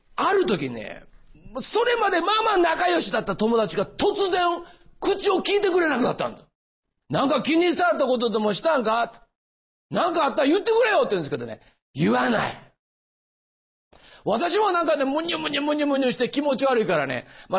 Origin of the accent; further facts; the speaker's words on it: Osaka, Japan; 大阪から来ました。実はって言わなくてもね、もう言葉で大体わかる、まあ、大阪のね、東住吉というね、まあ庶民の町で育ったんです。二軒長屋で育ったんですよ。